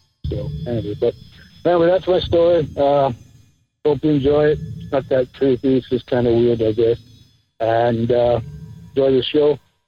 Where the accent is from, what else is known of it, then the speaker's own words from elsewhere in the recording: Scotland, United Kingdom; I was raised in Scotland